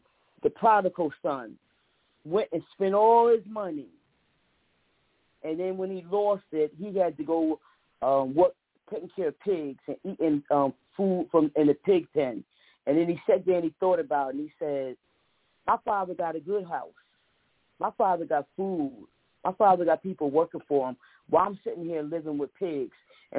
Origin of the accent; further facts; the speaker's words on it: Paterson, New Jersey, United States; It'd be like, yeah, I grew up in Patterson, but I live whatever. And I'm like, it's so sad that if you grew up in Patterson, why would you be ashamed of the place that you grew up in? You know what I mean? Like, I've been in Patterson my whole life.